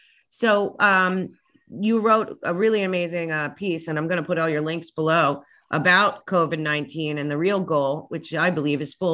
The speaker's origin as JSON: {"language": "English", "country": "United States", "tie": "born or raised there", "said": "We grew up in America"}